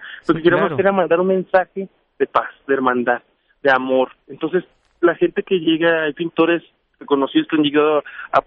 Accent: Guadalajara, Jalisco, Mexico; also born or lived in Los Angeles / San Diego; now in Tijuana, Mexico; yo tengo 10 años viviendo en la frontera. Uh-huh. Yo soy originario de Guadalajara, pero he vivido muchos años en la frontera. Me tocó vivir en Estados Unidos, en Los Ángeles, en San Diego. Uh-huh. Ahora yo tengo 10 años viviendo en Tijuana.

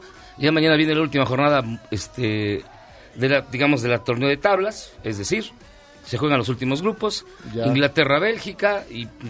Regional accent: Mexico; yo soy mexicano, pero no le voy a México

